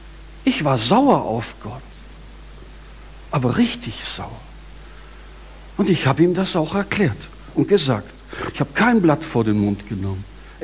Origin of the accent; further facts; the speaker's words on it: Bavaria, Germany; also born or lived in Stuttgart, Germany; Aber ich wollte unbedingt zurück in meine Heimat. Ich komme aus dem Allgäu, ich weiß nicht, wer schon mal dort war.